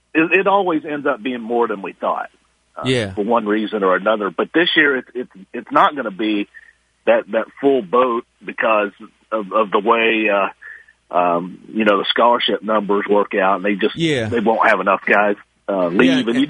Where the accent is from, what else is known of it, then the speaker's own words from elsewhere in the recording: Richmond, United States; because I grew up around here. I was born in Richmond. I've always been in the state